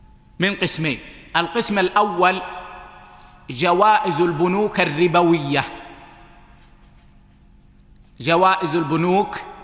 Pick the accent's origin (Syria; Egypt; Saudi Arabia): Saudi Arabia; هذه صارت عندنا في السعودية ولا أدري حصلت عندكم